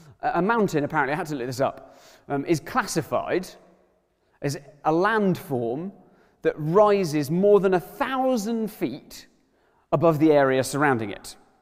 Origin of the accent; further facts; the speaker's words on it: Worthing, South East England, United Kingdom; I grew up in Worthing by the sea.